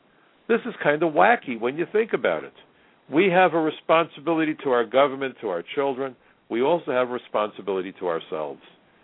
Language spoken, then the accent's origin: English; New York City, New York, United States; New York is my home. I was born and raised in New York.